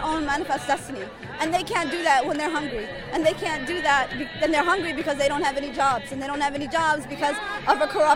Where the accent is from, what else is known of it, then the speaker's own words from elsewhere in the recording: Bronx, New York, United States; Originally from the boogie down Bronx in New York, and then by way of Yemen, southern Yemen specifically.